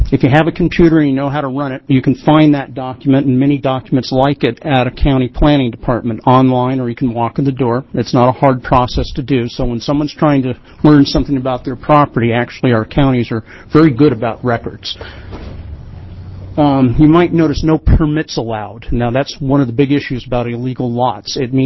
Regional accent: Phoenix, Oregon, United States; I'm from Phoenix, Oregon

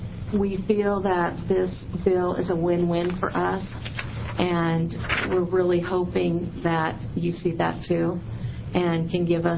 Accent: Oregon, United States; I'm the former mayor of Myrtle Point, and I'm from Coos County.

